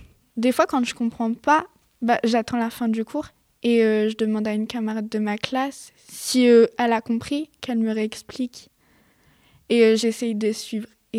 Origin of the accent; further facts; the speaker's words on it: Maubeuge, Hauts-de-France, France; j'ai 16 ans et je viens de Maubeuge.